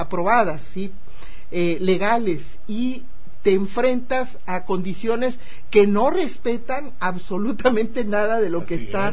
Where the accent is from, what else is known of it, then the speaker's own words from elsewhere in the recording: Chiapas, Mexico; sobre el problema de la chikungunya y lo de el dengue en mi tierra, en Chiapas